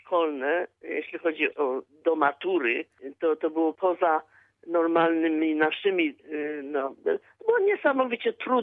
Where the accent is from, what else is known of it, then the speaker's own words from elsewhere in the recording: Zabrze, Silesian Voivodeship, Poland; also born or lived in Nowy Bytom; Po wojnie myśmy się przeprowadzili do Zabrza. Mm-hmm. Także ja z Zabrza...